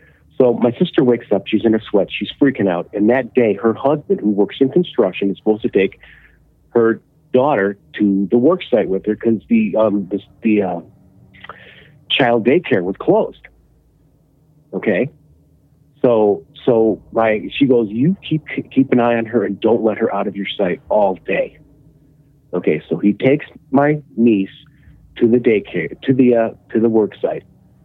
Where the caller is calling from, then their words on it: Illinois, United States; Can you hear me? I'm calling from Illinois.